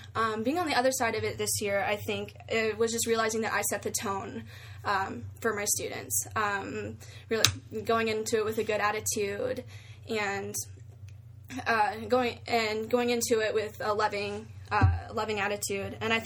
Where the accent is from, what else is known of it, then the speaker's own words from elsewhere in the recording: Cleveland, Tennessee, United States; I'm from Cleveland, Tennessee, and I'm a peer leader